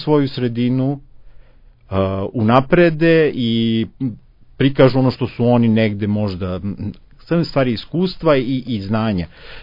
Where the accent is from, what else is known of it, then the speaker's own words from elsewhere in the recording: Belgrade, Serbia; also born or lived in Čačak; ja dolazim iz Beograda, zapravo rođen sam u Čačku, ali živim i neko, jedan veliki deo mog školovanja sam završio u Beogradu.